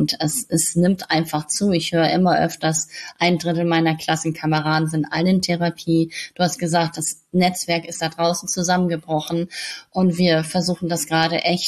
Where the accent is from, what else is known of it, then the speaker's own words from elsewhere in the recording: Hamburg, Germany; in der Stadt bei uns in Hamburg